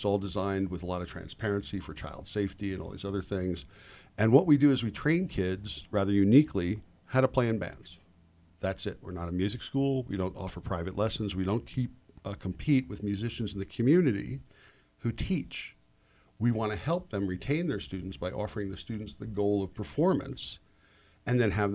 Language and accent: English; New York, United States; also born or lived in Los Angeles; now in Utah, United States; I'm a New Yorker. I came here via Los Angeles. I was a band leader in New York